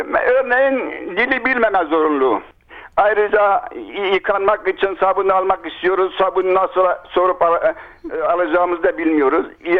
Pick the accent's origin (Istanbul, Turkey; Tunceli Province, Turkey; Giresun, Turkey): Tunceli Province, Turkey; born there; Beni yakacaklar, külümü götürüp doğduğum köye, Dersim'deki köyüme götürecekler.